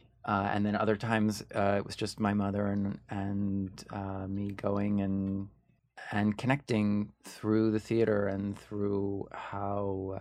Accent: Ridgewood, New Jersey, United States; also born or lived in New York City; And my parents and my sister lived in Saddle River, you're right. But then when I was born, we lived in Ridgewo

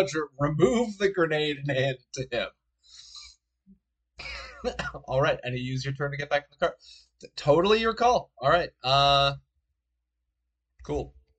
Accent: Chicago, Illinois, United States; I'm from Chicago, we have a billion of them.

